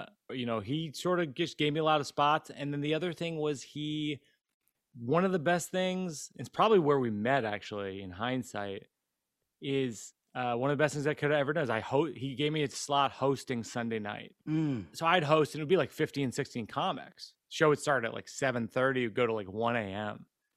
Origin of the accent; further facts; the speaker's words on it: Massachusetts, United States; So I grew up in Central Mass, Massachusetts.